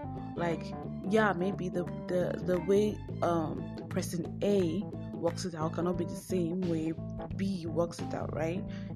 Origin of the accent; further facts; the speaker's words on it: Nigeria; what applies to them there would apply to me here as a Nigerian.